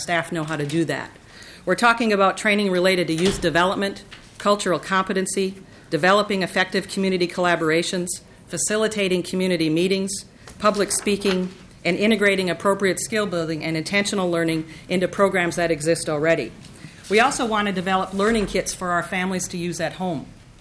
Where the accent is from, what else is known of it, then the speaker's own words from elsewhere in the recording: St. Paul, Minnesota, United States; The city that I grew up in St. Paul, is very different than the one I work in now, with more than 70% of our young people children of color.